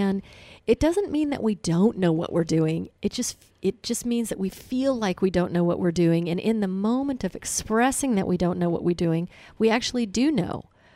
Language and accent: English; San Francisco, California, United States; as a child growing up in San Francisco, I witnessed many of the homeless Vietnam vets that were wandering aimlessly in the streets of the Tenderloin and across San Francisco